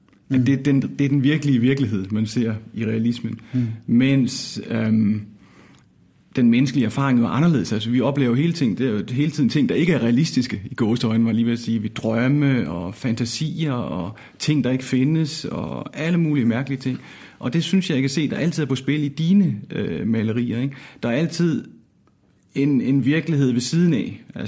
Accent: Risskov, Central Denmark Region, Denmark; Altså, jeg kan huske, da jeg var barn i Risskov

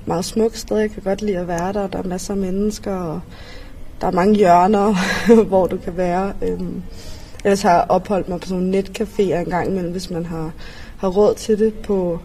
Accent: Copenhagen, Capital Region of Denmark, Denmark; Jeg er 21 år. Jeg kommer her fra København, Indre By.

